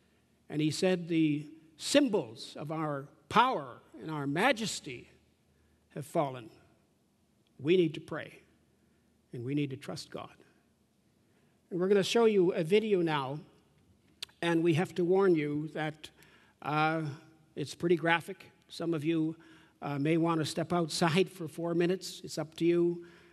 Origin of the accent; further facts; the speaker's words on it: Canada; I said, I'm Canadian.